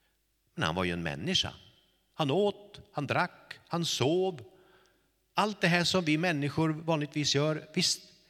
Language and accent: Swedish; Långsjöby, Västerbotten County, Sweden; det är inte att jag är … ifrån Långsjöby. Det är inte att jag är norrlänning, även om jag är stolt över det.